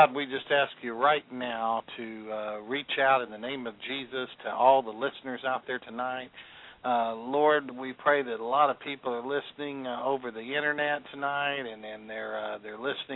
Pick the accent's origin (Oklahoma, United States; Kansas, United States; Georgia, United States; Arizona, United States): Oklahoma, United States; Del City; I came from Del City, Oklahoma. That is my hometown. And I grew up there. It's a little suburb on the other side of Oklahoma City.